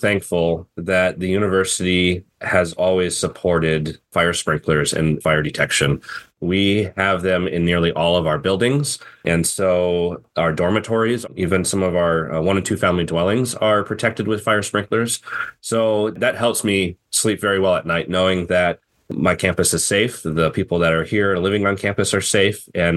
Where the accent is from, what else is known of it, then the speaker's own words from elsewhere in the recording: Fairbanks, Alaska, United States; I was thankful to find an opening here in Fairbanks, my hometown, and the rest is history.